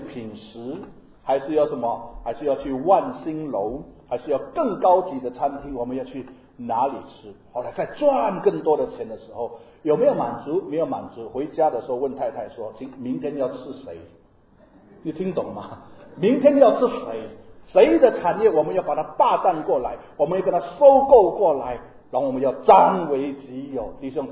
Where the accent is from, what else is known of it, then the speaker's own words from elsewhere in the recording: Indonesia; 我们印尼人，我们印尼华人过去有一句流行的一句话